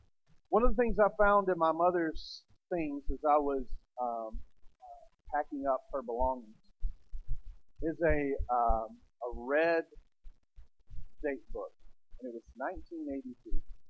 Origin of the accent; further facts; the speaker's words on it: Tennessee, United States; I'm from Tennessee. That doesn't work. So it's got to be simple. I pray in my southern.